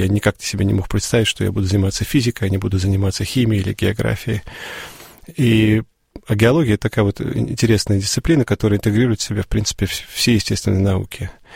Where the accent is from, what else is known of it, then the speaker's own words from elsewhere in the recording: Obninsk, Kaluga Oblast, Russia; все-таки я из Обнинска